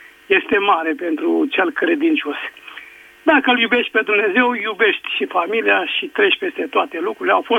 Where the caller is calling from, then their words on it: Pitești, Argeș, Romania; din Pitești.